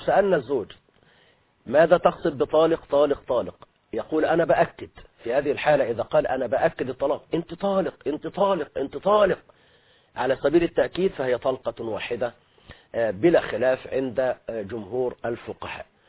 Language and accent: Arabic; Egypt